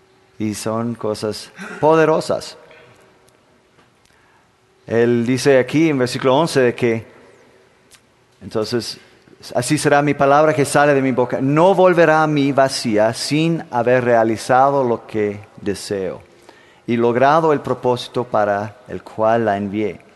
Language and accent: Spanish; Denmark; Soy de Dinamarca.